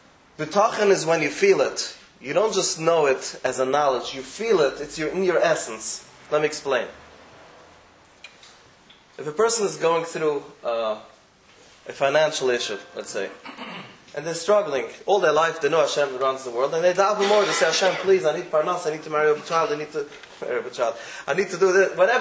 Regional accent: United States; First of all, you all see I'm American. You can probably see my accent.

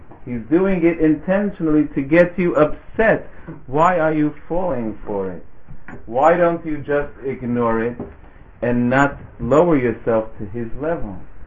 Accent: United States; Now, I'm originally from the States.

